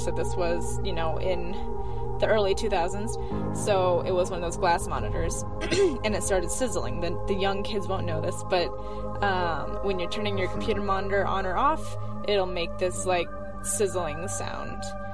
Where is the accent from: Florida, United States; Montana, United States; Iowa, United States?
Iowa, United States; now in Utah, United States; I live in Utah, but I grew up in Iowa, so the story I'm going to tell happens in Iowa.